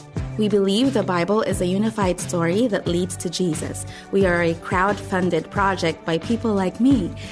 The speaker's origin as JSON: {"language": "English", "country": "Philippines", "lives_now": "Okinawa, Japan", "said": "I'm from the Philippines, but I live in Okinawa, Japan."}